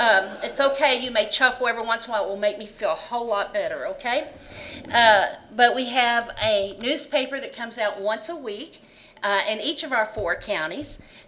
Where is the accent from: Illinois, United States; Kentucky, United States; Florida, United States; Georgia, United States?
Kentucky, United States; I'm serving on a panel with these prestigious people, and here I am from Kentucky